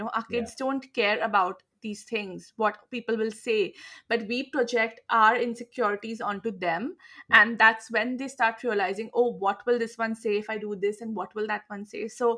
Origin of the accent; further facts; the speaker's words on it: India; But as I told you earlier, I'm from India, okay?